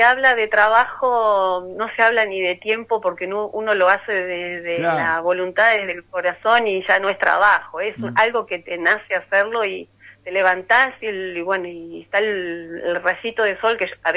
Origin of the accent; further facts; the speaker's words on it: Trenque Lauquen, Buenos Aires Province, Argentina; now in Sierra de la Ventana, Argentina; Bueno, yo soy oriunda de Trenquelauquen. Uh-huh. Nací en Trenquelauquen.